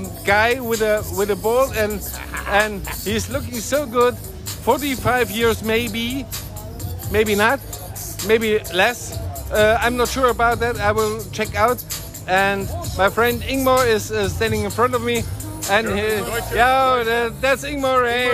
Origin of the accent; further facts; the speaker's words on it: Germany; English is a second language; in Germany we have the winter time and it's very, very fucking cold.